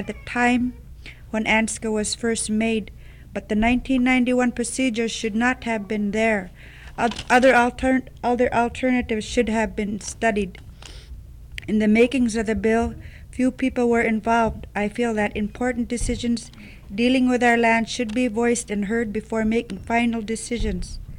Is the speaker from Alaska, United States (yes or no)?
yes; Ambler, Alaska, United States; from Ambler.